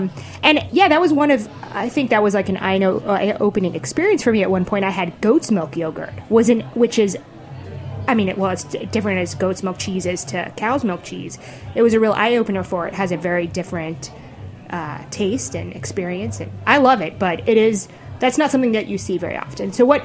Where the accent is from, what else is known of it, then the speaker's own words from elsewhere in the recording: Midwest, United States; I grew up in the Midwest in a rural area.